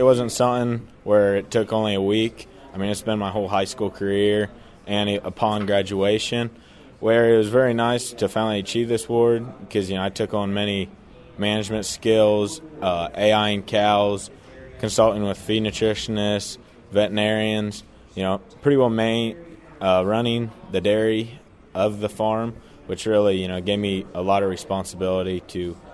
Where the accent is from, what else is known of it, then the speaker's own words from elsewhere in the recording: Versailles, Ohio, United States; I'm from Versailles, Ohio. My chapter is I'm from Versailles. That's the city. I work on a family farm.